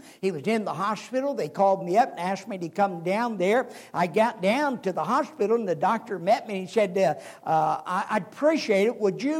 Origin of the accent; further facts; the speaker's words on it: Springfield, Ohio, United States; I was born and raised down in the southern part of Ohio, down around Greene and Clark County. I was born in Greene County in Yell Springs, and I grew up in Clark County, up close to Springfield.